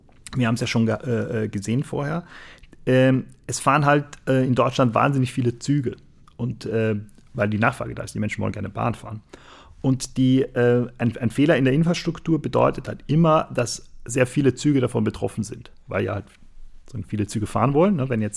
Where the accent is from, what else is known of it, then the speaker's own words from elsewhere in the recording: Austria; ich bin ja aus Österreich